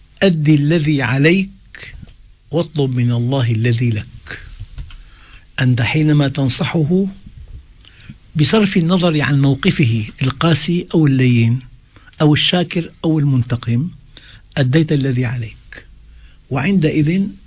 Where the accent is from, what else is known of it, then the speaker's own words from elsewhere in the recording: Damascus, Damascus Governorate, Syria; أذكر شخص عندنا بدمشق